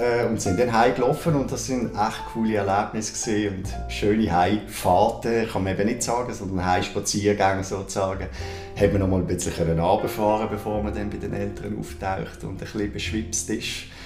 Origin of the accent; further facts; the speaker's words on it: Allschwil, Basel-Landschaft, Switzerland; Also ich bin hauptsächlich in Altschwil aufgewachsen, würde ich sagen.